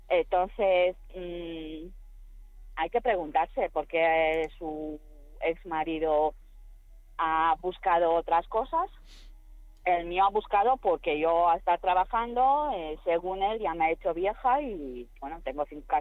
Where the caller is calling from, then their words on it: Madrid, Community of Madrid, Spain; de Madrid.